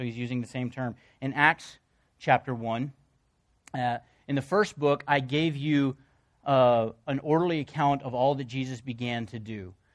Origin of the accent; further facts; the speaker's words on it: New York, United States; also born or lived in Pennsylvania; I grew up in New York and Pennsylvania and some other places, and so I wasn't really immersed in the Bible Belt.